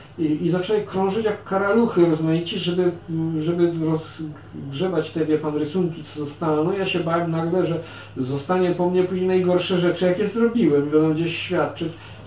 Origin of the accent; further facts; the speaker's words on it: Sanok, Subcarpathian Voivodeship, Poland; moved away as an adult; kiedy ja ze Sanoka przyjechałem na studia